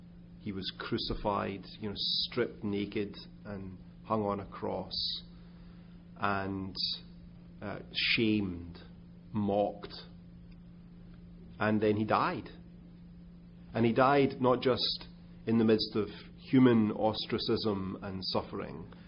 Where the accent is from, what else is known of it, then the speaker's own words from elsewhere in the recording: Scotland, United Kingdom; please understand this isn't just because I'm Scottish that I'm saying this.